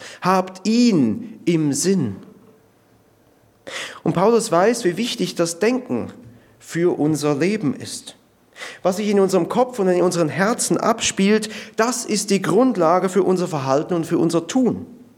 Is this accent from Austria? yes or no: no; Switzerland; gab es in der Schweiz, wo ich aufgewachsen bin, eine Werbekampagne